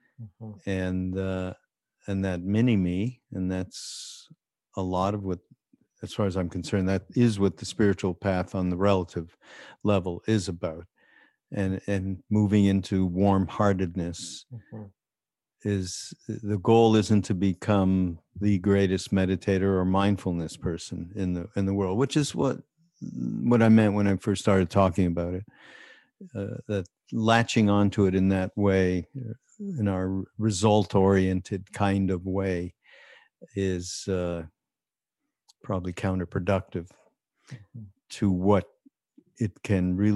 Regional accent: Montreal, Quebec, Canada; my Jewish heritage, okay? And coming from also, I come from Montreal, so being Canadian

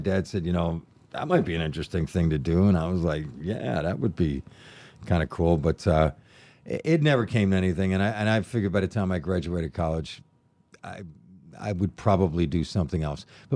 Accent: Buffalo, New York, United States; I'm a Buffalo guy.

